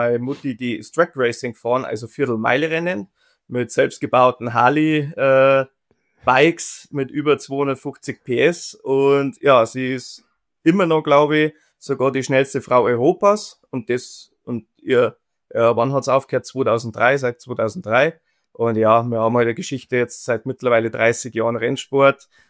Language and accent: German; Bavaria, Germany; accent: Bavarian; 33 Jahre alt. Und wie man hört, ich bin aus Bayern. Leider geht's mir mit dem Hochdeutsch ein bisschen schlecht momentan, weil ich nur Bayerisch oder Englisch rede.